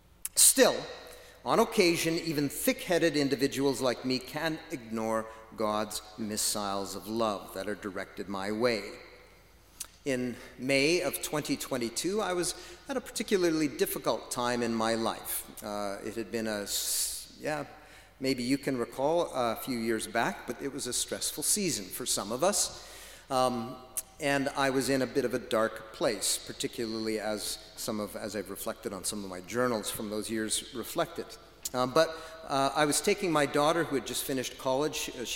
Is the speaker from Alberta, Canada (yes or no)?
no; Moose Jaw, Saskatchewan, Canada; When they realized I was from Moose Jaw, they exclaimed regularly, you came all this way just to watch the game